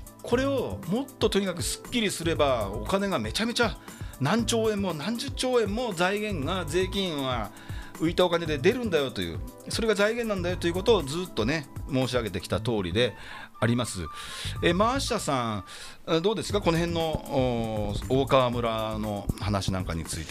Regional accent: Yokohama, Kanagawa, Japan; 一番大きいのがこの私の地元の横浜市、ほとんど、まあ、横浜県と言ってもいいところなんですけれども

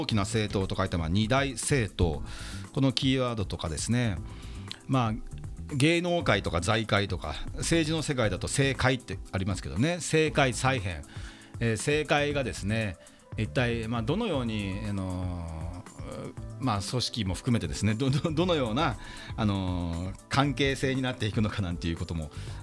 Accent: Yokohama, Kanagawa, Japan

